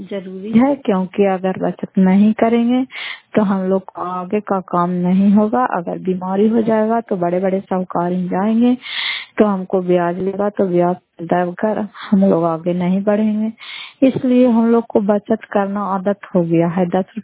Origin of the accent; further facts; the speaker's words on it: Fatehpur, Bihar, India; घर फतेहपुर पंचायत मकलौता जिला नालंदा करारपुर सराय प्रखंड की निवासी हूँ।